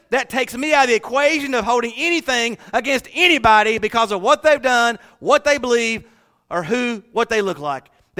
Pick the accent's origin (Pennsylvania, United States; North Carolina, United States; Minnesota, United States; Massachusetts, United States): North Carolina, United States; I'm from North Carolina, born and raised. On the playground, spent most of my days.